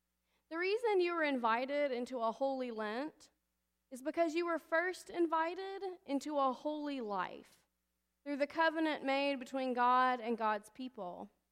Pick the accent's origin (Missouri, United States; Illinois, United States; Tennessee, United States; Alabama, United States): Alabama, United States; most people who don't know me prior to St. Paul's would assume that because I'm from Alabama, where double names are a thing, that this has just been my whole life.